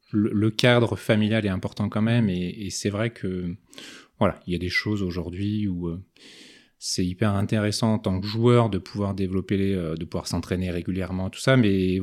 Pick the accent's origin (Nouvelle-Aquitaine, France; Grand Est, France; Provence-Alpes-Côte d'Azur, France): Grand Est, France; also born or lived in Bas-Rhin; Donc je suis né dans le Bas-Rhin. Alors rapidement, on a déménagé dans le Haut-Rhin. Donc j'ai grandi dans un petit village en Alsace.